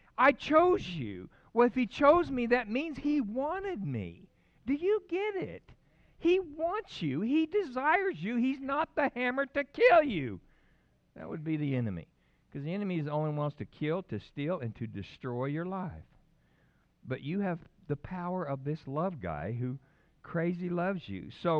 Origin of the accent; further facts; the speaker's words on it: Louisiana, United States; read it out loud 5 times in a row, and I'm Cajun.